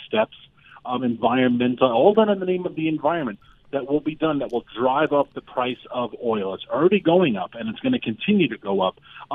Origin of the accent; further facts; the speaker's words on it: New York City, New York, United States; I was born and raised in Queens.